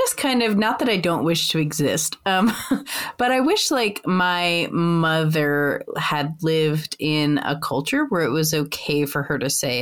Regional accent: New Rochelle, New York, United States; born there; I was born in the New Rochelle Hospital in New York.

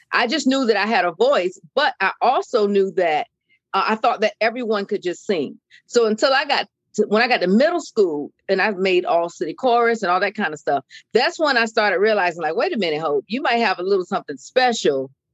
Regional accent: Virginia, United States; I'm a Virginia girl. I'm from Virginia. I live in the Virginia Beach area because most people know where that is.

